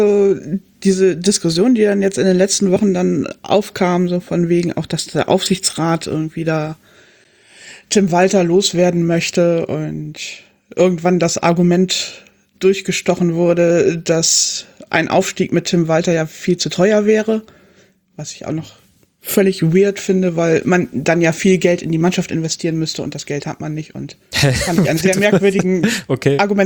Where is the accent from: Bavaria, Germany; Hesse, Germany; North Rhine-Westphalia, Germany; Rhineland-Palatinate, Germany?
North Rhine-Westphalia, Germany; Düsseldorf; Ich wäre als Düsseldorfer durchaus zufrieden und glücklich mit ihm.